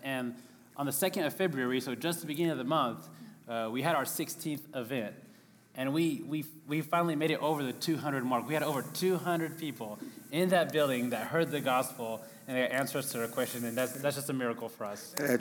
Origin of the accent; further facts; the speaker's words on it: France; We realized with our experience as growing up in France that many people have questions